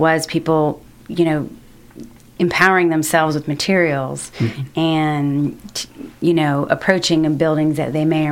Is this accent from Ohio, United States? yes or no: yes; Ohio, United States; now in Lexington, United States; I'm from Northeast Ohio originally.